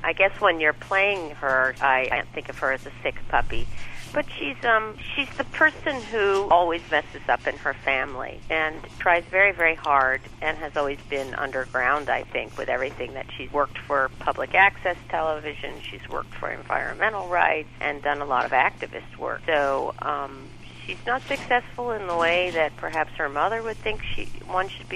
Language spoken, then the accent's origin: English; Oakland, California, United States; also born or lived in East Bay; Yeah, I was. I was actually born in Oakland. Lived in Oakland for a few years, and then parents moved to the East Bay. That's where I went until high school.